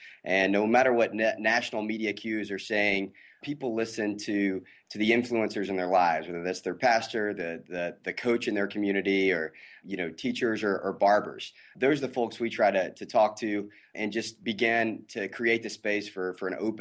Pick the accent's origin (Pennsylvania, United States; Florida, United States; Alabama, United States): Alabama, United States; I was born and raised in Alabama